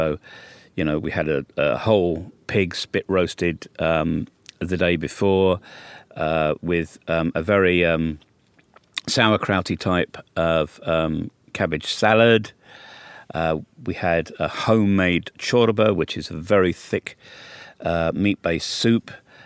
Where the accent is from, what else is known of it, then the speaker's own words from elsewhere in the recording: England, United Kingdom; now in Balkans; After all, I am the foreigner here. I am an Englishman in the Balkans.